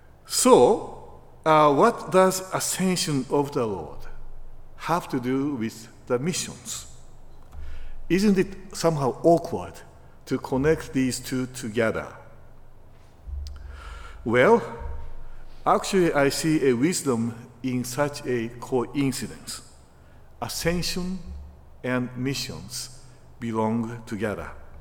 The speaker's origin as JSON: {"language": "English", "country": "Japan", "second_language": "English", "moved": "yes", "said": "And you know, I am from Japan, and this means that I am away from my family and friends most of the time."}